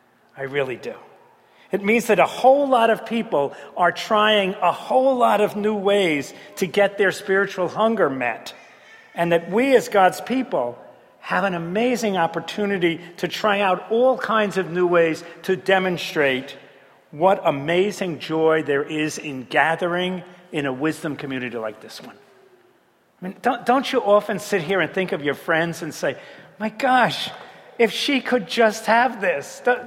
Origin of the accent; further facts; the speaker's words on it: Manhattan, New York, United States; Well, growing up in Manhattan, I was absolutely petrified by how pitch black it is in the country.